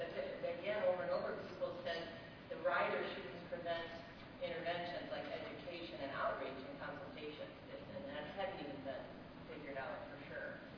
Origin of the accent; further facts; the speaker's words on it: Washington, United States; Well, I'm from Washington State